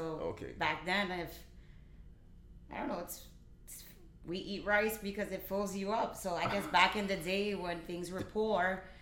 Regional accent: New York, United States; I was born and raised in New York, so I'm considered a New York weekend, but yeah, my parents are from Puerto Rico.

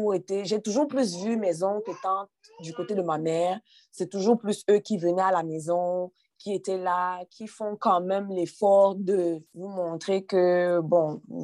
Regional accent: Canada; born there; je suis née au Canada, donc je n'ai pas besoin de faire des démarches pour un visa.

